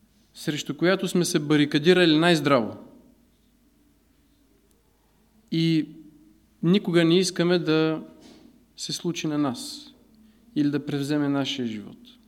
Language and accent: Bulgarian; Dobrich, Dobrich Province, Bulgaria; Има зима в Сандански, има зима в Перник, ама доброжанската зима си е доброжанска.